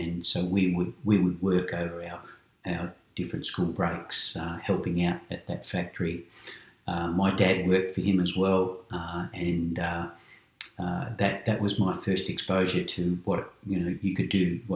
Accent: Bacchus Marsh, Victoria, Australia; I come from Bacchus Marsh.

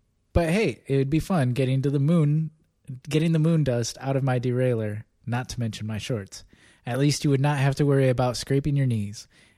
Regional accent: Michigan, United States; You know, where I grew up in Michigan, it snows.

